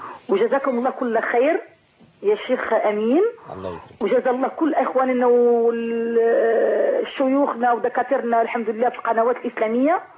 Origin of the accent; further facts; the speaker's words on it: Morocco; now in France; انا مغربيه الاصل.